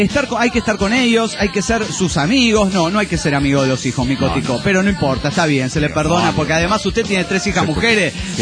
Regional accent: Sinaloa, Mexico; now in Mexico City, Mexico; de Sinaloa en el DF.

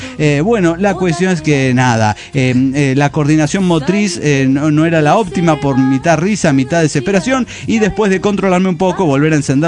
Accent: Monterrey, Nuevo León, Mexico; de Monterrey, Nuevo León, México.

